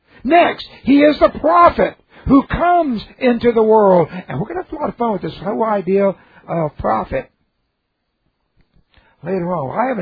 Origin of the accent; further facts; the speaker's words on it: Hollywood, California, United States; born there; now in Texas, United States; I was born in Hollywood, California. I don't like that. I'd rather have been born here, Texas.